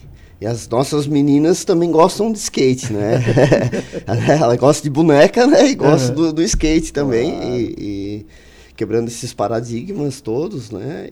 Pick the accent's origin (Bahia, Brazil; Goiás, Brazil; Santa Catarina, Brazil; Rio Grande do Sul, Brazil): Santa Catarina, Brazil; Urussanga; Vocês são da onde? De Uruçanga. Bom, Uruçanga, pô, não é? Como é que tem skatista lá em Uruçanga?